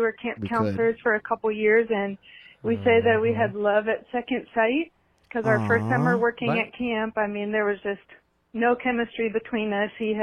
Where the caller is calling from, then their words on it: Fredericksburg, Virginia, United States; I'm calling from Fredericksburg, Virginia.